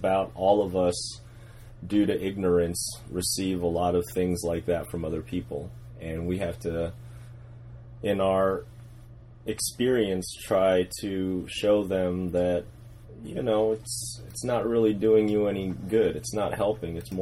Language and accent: English; Oklahoma, United States; moved away as an adult; Well, I moved to the East Coast when I went to NYU. I'm actually from Oklahoma.